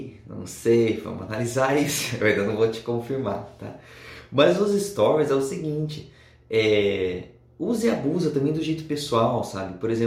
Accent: Brazil; accent: caipira; o meu sotaque, por exemplo, é meio caipira

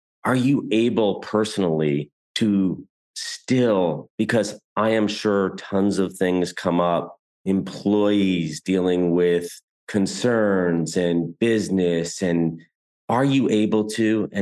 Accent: United States; maybe it's just that I'm American and I live in New York City

